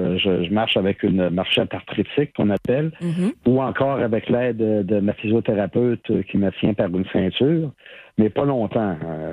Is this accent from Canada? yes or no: yes; Amqui, Quebec, Canada; je me retourne chez nous à Amqui dans la vallée de la Malapédia